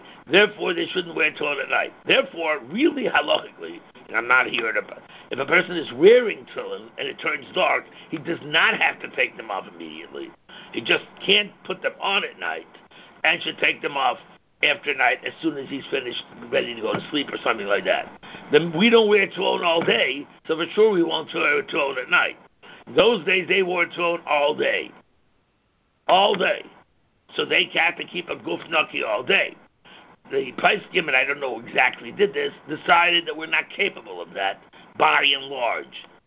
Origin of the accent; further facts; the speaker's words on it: Cleveland, Ohio, United States; Again, I'm talking, I'm from Cleveland, Ohio.